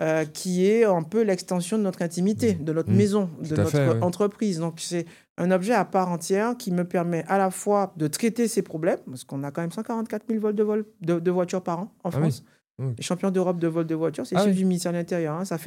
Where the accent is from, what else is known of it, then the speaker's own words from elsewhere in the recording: Guadeloupe; C'est à la fois un symbole, parce que je suis Guadeloupéen